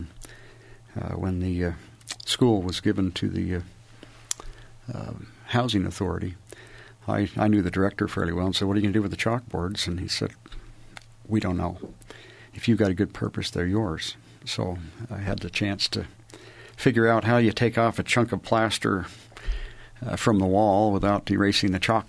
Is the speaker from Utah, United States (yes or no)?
yes; Bountiful, Utah, United States; I'm from Bountiful originally. Grew up there and served a mission in Scotland.